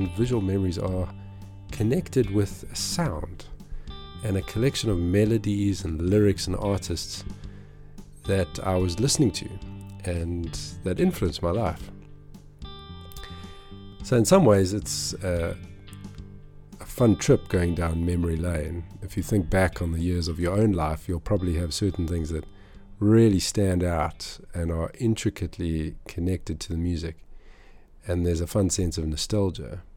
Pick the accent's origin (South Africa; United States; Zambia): South Africa; So as a child of the 80s, growing up in South Africa, music was linked to TV shows.